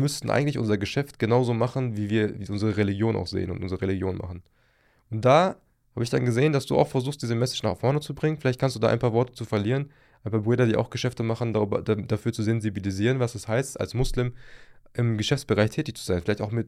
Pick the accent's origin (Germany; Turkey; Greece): Turkey; Ich liebe die Türkei. Ich bin selber Türke.